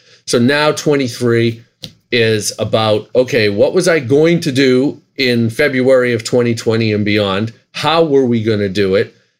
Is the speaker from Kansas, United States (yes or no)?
no; Boston, Massachusetts, United States; John and I have been friends for over 40 years. We're both from Boston.